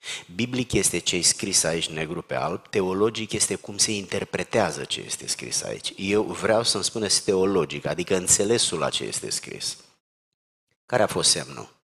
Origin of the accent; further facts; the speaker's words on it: Giurgiu, Giurgiu County, Romania; M-am născut în Giurgiu, sub București, un oraș pe malul Dunării, un oraș mai mic, sub o influență turcească, într-o zonă destul de diferită de Banat, de Ardeal în general.